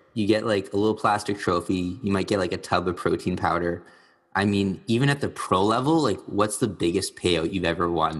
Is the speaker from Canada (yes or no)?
yes; Canada; I'm a Canadian, so I'm very, very polite, politically correct. I'm conservative like you. I go to church every Sunday.